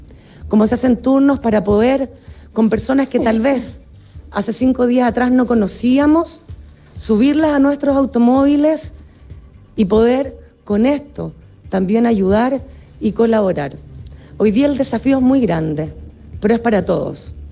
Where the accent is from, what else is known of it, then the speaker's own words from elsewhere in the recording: Chile; hemos sentido un profundo dolor por lo que como chilenos nos ha tocado vivir